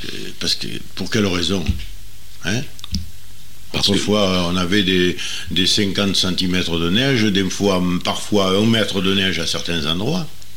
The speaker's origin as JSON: {"language": "French", "region": "Provence-Alpes-Côte d'Azur", "country": "France", "said": "il y avait beaucoup de truffes, comme on dit chez nous en Provençal, les rabasses."}